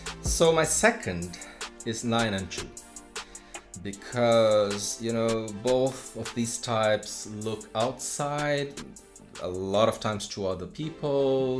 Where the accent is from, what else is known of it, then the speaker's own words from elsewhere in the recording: Brazil; English is a second language; most of the time in Brazil, my home country